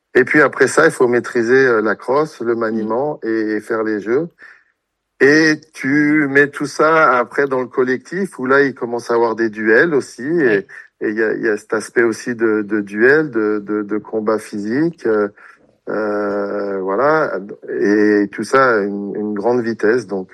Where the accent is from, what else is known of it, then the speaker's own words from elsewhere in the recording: Megève, Auvergne-Rhône-Alpes, France; also born or lived in Chamonix; Je suis né à Chamonix, mais j'ai vécu à Megève toute ma jeunesse.